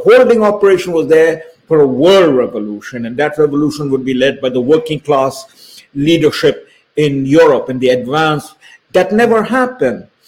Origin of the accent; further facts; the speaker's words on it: India; I come from India